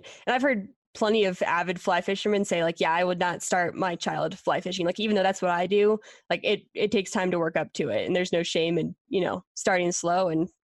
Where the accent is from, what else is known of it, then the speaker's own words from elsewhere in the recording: Pennsylvania, United States; my sister lived out in Colorado. I was from Pennsylvania